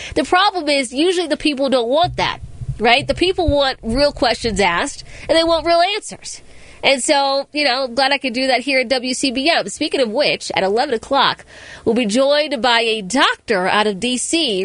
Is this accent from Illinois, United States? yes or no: no; Accokeek, Maryland, United States; I grew up in Accokeek, Maryland. You know what was boring as a kid? Accokeek, effing Maryland.